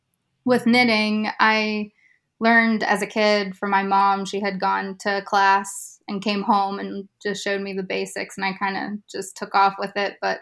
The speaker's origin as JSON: {"language": "English", "town": "Fairview", "region": "West Virginia", "country": "United States", "said": "I'm actually from Fairview, West Virginia. Okay. So in Marion County."}